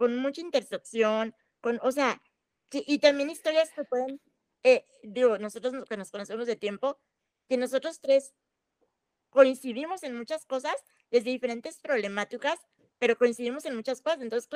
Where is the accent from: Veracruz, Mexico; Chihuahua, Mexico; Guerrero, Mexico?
Chihuahua, Mexico; porque soy de Chihuahua